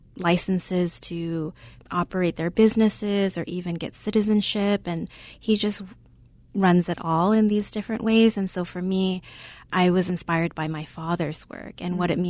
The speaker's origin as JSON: {"language": "English", "town": "Chicago", "region": "Illinois", "country": "United States", "tie": "born or raised there", "said": "Yeah, so I grew up in Edgewater, Uptown area."}